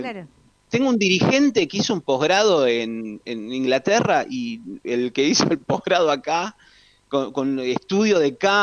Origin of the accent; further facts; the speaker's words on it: Argentina; Digo soberanía como país porque somos argentinos.